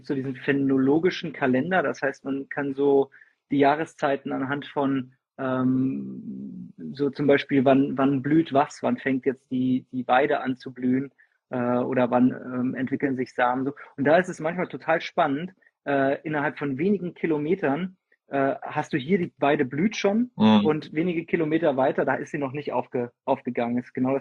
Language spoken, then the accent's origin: German; Fulda, Hesse, Germany; Ursprünglich komme ich aus Fulda, das ist in Hessen. Und jetzt gerade sind wir in Freiburg